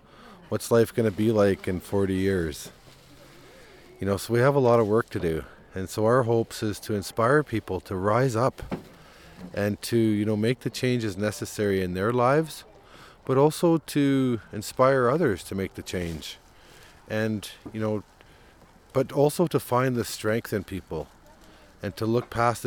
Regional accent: Serpent River First Nation, Ontario, Canada; I'm from Serpent River First Nation.

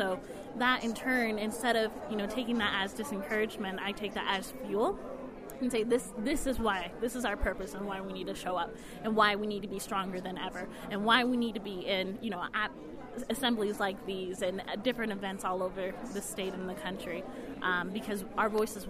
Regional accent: Denver, Colorado, United States; Denver, Colorado, born and raised.

